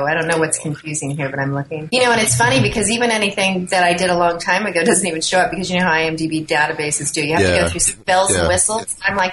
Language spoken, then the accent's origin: English; Burbank, California, United States; born there; I was born in Burbank, a really uninteresting story